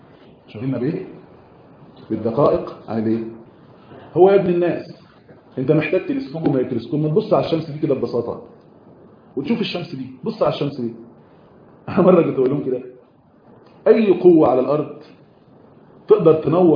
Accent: Egypt; كنا عندنا دورات في صعيد مصر طبعا كنا ماشيين

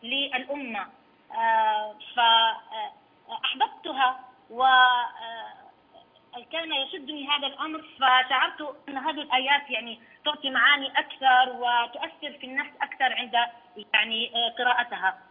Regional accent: Lebanon; moved away as an adult; now in Medina, Saudi Arabia; ولدت في لبنان وترعرعت فيها إلى أن تخرجت من الثانوية، ثم أكرمني الله تعالى بالمجيء إلى بلد الثاني المملكة العربية السعودية

